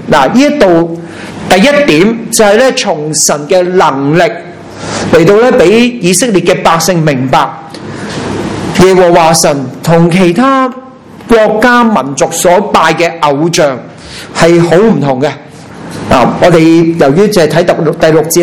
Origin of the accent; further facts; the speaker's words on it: China; 佢哋有种观念啊，同我哋中国人真系几似嘅